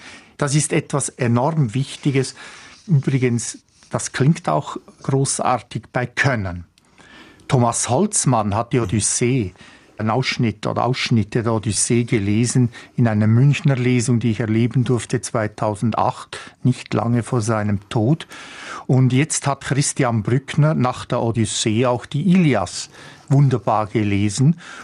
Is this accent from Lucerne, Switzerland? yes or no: yes; Lucerne, Switzerland; In meinem Heimatkanton Luzern ist der letzte Grieche ausgestorben.